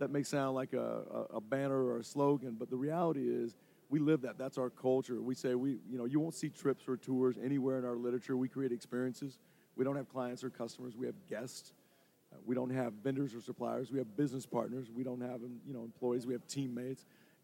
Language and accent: English; Nashville, Tennessee, United States; I grew up in East Nashville, Tennessee, kind of a rough neighborhood.